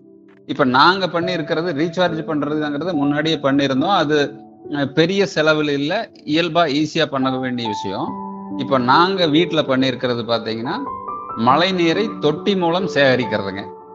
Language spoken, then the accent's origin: Tamil; Paramathi, Tamil Nadu, India; எனது சொந்த ஊர் கரூர் டிஸ்ட்ரிக்டை சார்ந்த கா பரமத்தி என்பதாகும்.